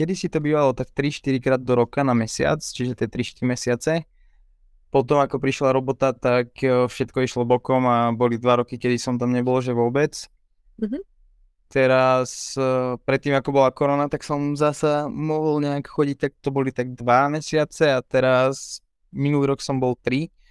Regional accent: Žilina Region, Slovakia; odchádzal som vlastne z Oravy

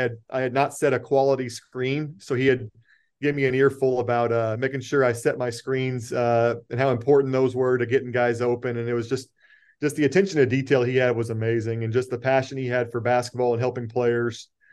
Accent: Indiana, United States; Yeah, obviously a kid growing up in Indiana, Bob Knight was like a legendary figure.

